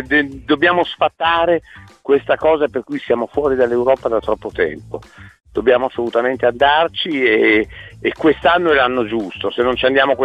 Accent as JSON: {"language": "Italian", "town": "Bologna", "region": "Emilia-Romagna", "country": "Italy", "said": "non perché sono bolognese"}